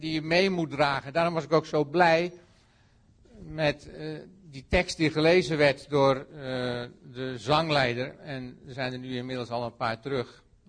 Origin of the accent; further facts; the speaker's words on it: Putten, Gelderland, Netherlands; now in Ermelo, Netherlands; Ik woon dan nu sinds maart in Ermelo. Maar sommigen van jullie weten dat ik ben opgegroeid in Putten. Mijn ouders waren Ermeloers, maar wij kwamen in Putten terecht omdat mijn ouders woonden op de grens Ermelo-Putten.